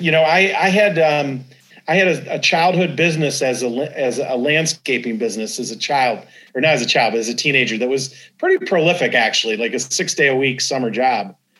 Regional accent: Detroit, Michigan, United States; Well, I grew up in the Detroit area of in Michigan.

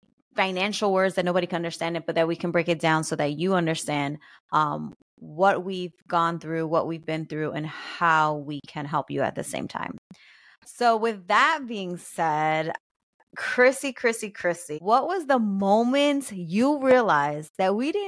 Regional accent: Philadelphia, Pennsylvania, United States; We grew up in North Philadelphia, and we grew up, you know, in a Latino community, in low income.

